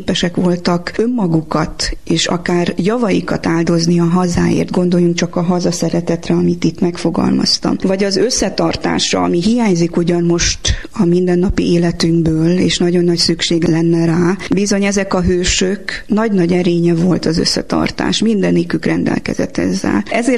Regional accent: Transylvania, Romania; Én Erdélyben nőttem fel, és azért ott tudjuk, hogy a Hargita tetején a fenyő még a sziklába is meg tud kapaszkodni

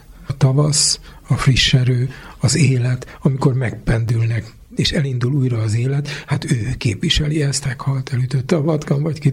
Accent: Jász-Nagykun-Szolnok, Hungary; Mi jászok erről úgy vélekedünk, hogy mi jászok vagyunk, de magyarok.

